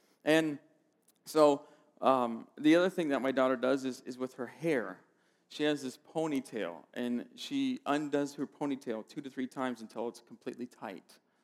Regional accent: Palm Springs, California, United States; so when I was growing up in Palm Springs, there was somebody I idolized because I was watching sports.

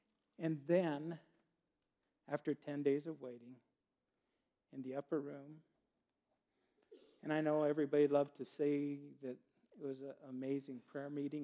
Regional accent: Nebraska, United States; and I grew up in Nebraska.

